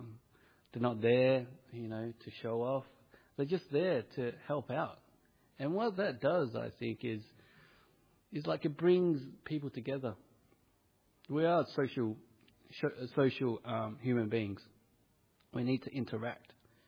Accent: Australia; we only get taught so much growing up in the West and being Australian

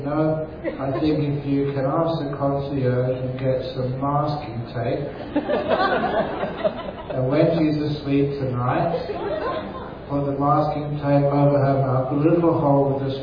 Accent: Australia; He asked me. He said, oh, I'm from Australia.

